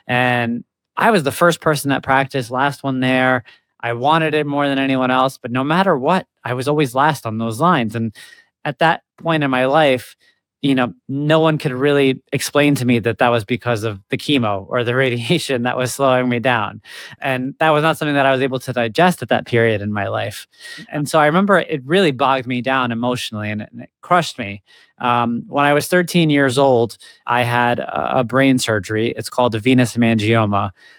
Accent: Egypt; My story began, I was born in Egypt. When I was 3 years old, I was diagnosed with leukemia. You know, growing up in Egypt

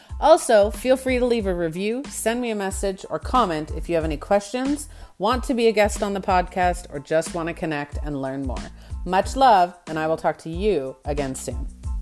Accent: Canada; We were living in a new province, and I'm from Canada, so we were living in a new province

